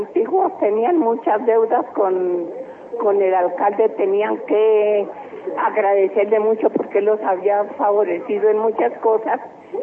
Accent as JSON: {"language": "Spanish", "town": "Socotá", "region": "Boyacá", "country": "Colombia", "tie": "born there", "said": "Yo nací en Socotá, Boyacá"}